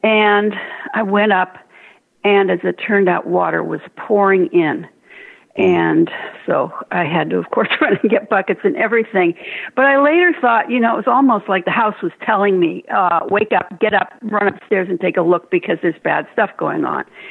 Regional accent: West Coast, United States; Everyone on the East Coast, as I understood it, I grew up on the West Coast, so I hadn't been aware of this.

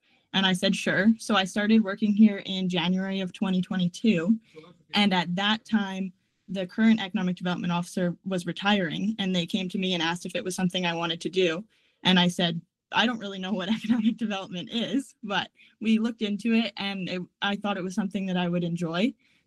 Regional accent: Moosomin, Saskatchewan, Canada; I was born and raised in Mooseman. I actually went to elementary school, high school here.

